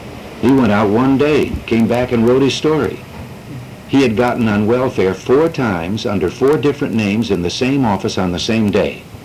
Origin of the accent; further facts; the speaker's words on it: Dixon, Illinois, United States; suppose I decide that I want to go back and live in the small town where I grew up in Dixon, Illinois.